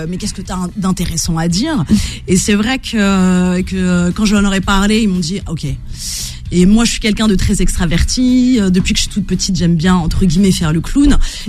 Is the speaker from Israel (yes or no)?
no; Saint-Cloud, Île-de-France, France; born there; Ouais, 35 ans, je suis née à Saint-Cloud, je vis à Boulogne-Billancourt et je suis algérienne-guadeloupéenne.